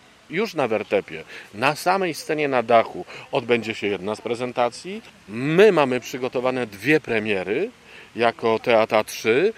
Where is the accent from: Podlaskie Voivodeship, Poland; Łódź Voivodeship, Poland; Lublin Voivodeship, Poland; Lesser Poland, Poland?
Podlaskie Voivodeship, Poland; now in Hajnówka, Poland; My jesteśmy z Podlasia, z Hajnówki już w tej chwili